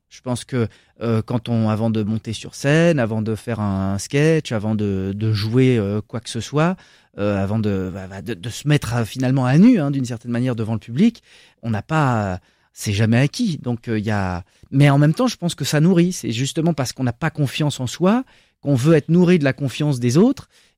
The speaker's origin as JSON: {"language": "French", "town": "Paris", "region": "Île-de-France", "country": "France", "said": "« oui, je suis parisien, fils de parisien »"}